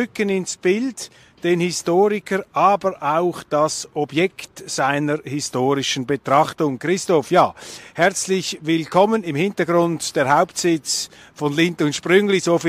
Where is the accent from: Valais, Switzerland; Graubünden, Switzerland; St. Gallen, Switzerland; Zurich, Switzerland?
Zurich, Switzerland; als Bewohner dieses Kantons, als Zürcher